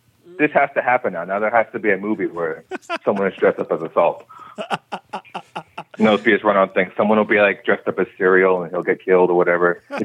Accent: Massachusetts, United States; To add more context, I'm from Massachusetts originally. So we would be around like the Salem, Massachusetts area.

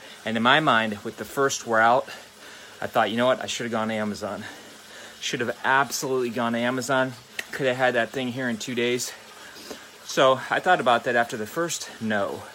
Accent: Wisconsin, United States; We're here in Ohio. There's not a ton of snow. I grew up in Wisconsin. There's quite a bit more than that.

